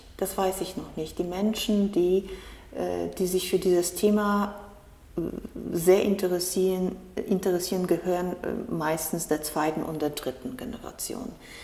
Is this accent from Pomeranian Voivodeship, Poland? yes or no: no; Legnica, Lower Silesian Voivodeship, Poland; in Legnica, in meiner Heimatstadt